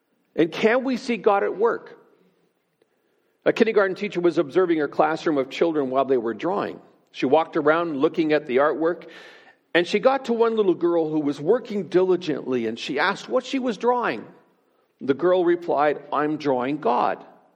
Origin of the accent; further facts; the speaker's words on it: Ontario, Canada; Now, I'm from Ontario.